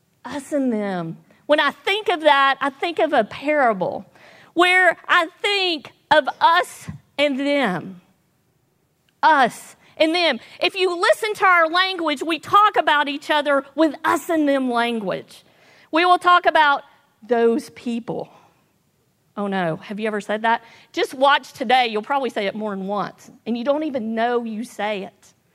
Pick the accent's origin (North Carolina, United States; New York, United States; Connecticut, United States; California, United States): North Carolina, United States; So I grew up in Western North Carolina, just outside of Asheville.